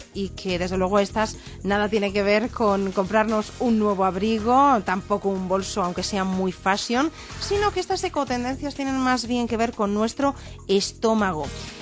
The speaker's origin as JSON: {"language": "Spanish", "country": "Spain", "said": "continuamos siendo todos los españoles de los más generosos"}